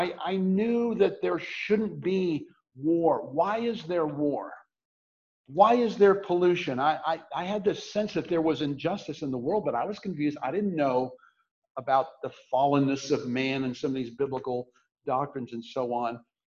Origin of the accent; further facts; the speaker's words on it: Canton, United States; because he knew that George Wallace was going to be speaking in my hometown in Canton.